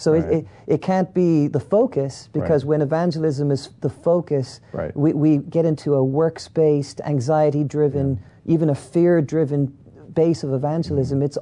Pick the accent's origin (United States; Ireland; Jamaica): Ireland; I was raised in Ireland.